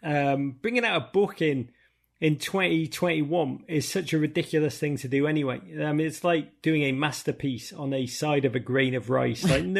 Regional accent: Los Angeles, California, United States; You know, I grew up in LA and I love ….

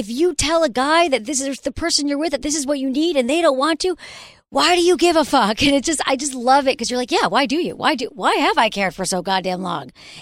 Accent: Michigan, United States; I love your dad. I can picture him because I'm from Michigan.

